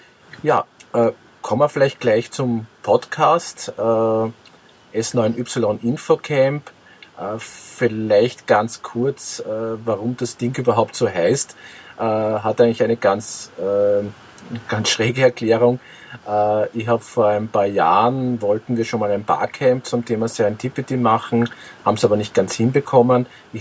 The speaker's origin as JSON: {"language": "German", "country": "Austria", "said": "Ja, quasi ich als Österreicher"}